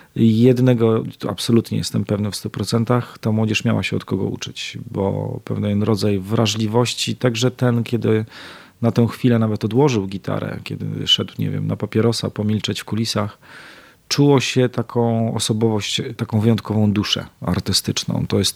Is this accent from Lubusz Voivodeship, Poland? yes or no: no; Płock, Masovian Voivodeship, Poland; moved away as an adult; now in Olsztyn, Poland; przyjechałem do Olsztyna z Płocka rodzinnego na studia w 98 z jedną walizką, jako młody chłopak, niespełna 20-letni